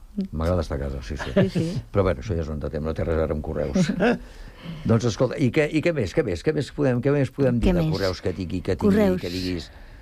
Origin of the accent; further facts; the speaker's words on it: Barcelona, Catalonia, Spain; Jo sóc de Barcelona, però jo, és molt dur.